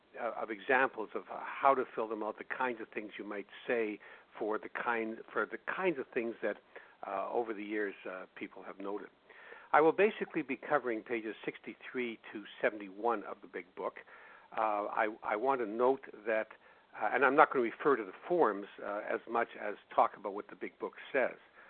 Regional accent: Winnipeg, Manitoba, Canada; my hometown of Winnipeg, Canada

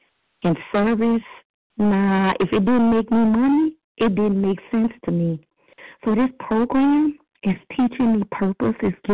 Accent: Miami, Florida, United States; I'm from Miami.

